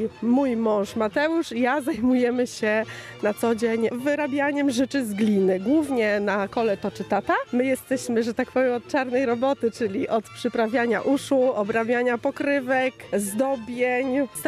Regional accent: Medynia Głogowska, Subcarpathian Voivodeship, Poland; jesteśmy z Medyni Głogowskiej, Zagłębia Garncarskiego

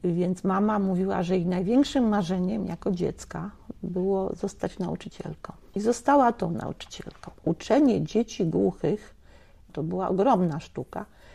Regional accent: Bielawa, Lower Silesian Voivodeship, Poland; born there; also born or lived in Lubliniec; Ja się urodziłam na Dolnym Śląsku, w Bielawie koło Dzierżoniowa. Liceum robiłam w Lublińcu koło Częstochowy, bo tam zamieszkaliśmy.

